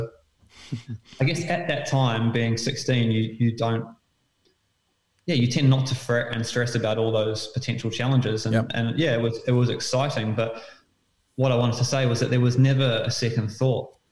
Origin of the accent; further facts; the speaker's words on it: New Zealand; But being a New Zealander, like, I'll never forget being at school and having the option to learn another language